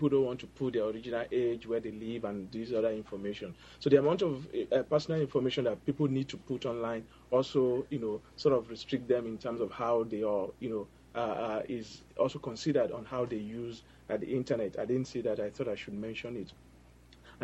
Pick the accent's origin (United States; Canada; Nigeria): Nigeria; I can relate to it as a Nigerian